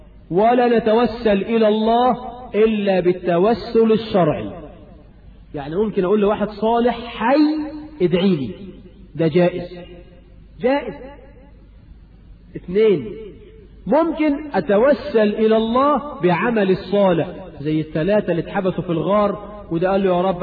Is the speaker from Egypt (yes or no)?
yes; Egypt